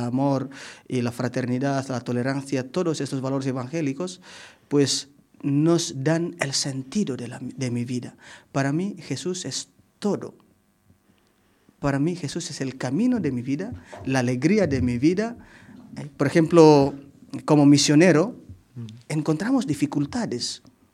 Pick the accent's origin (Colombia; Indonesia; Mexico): Indonesia; Spanish is a second language; moved away as an adult; now in Spain; yo vengo de Indonesia, donde yo conozco a Jesús, yo conozco los valores evangélicos, mis padres, mis abuelos, gracias a los misioneros